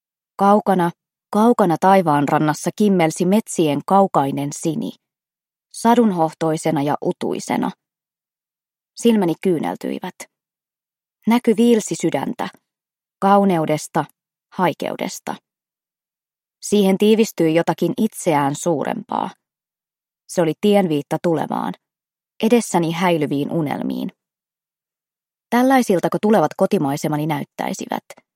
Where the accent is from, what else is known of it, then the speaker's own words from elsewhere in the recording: Turku, Southwest Finland, Finland; Olen syntynyt Turussa ja opiskellut siellä ekaluokkalaisesta maisteriksi ja vielä sen jälkeenkin täydentänyt kirjallisuustieteen opintojani.